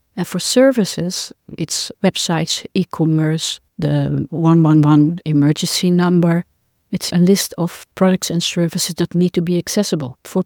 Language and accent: English; Netherlands; I'm from the Netherlands.